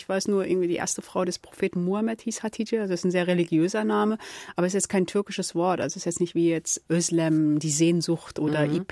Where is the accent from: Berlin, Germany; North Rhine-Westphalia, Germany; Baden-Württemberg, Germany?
North Rhine-Westphalia, Germany; Duisburg; accent: Ruhrpott; Nicht um den türkischen Akzent loszuwerden, sondern um den Ruhrpott-Akzent loszuwerden. Ich bin in Duisburg aufgewachsen. Wenn ich will, dann kann ich voll Duisburg werden